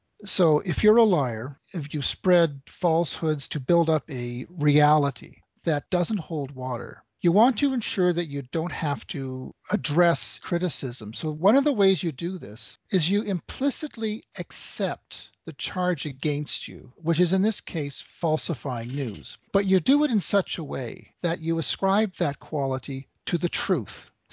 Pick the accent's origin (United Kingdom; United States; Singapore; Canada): Canada; I'm a Canadian journalist.